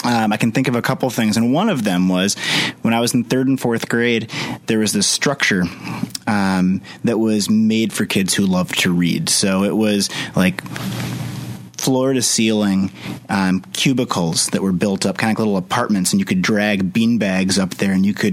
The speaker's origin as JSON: {"language": "English", "town": "Stillwater", "country": "United States", "tie": "born or raised there", "said": "I was born in Stillwater. I went to Stonebridge Elementary and graduated from high school here."}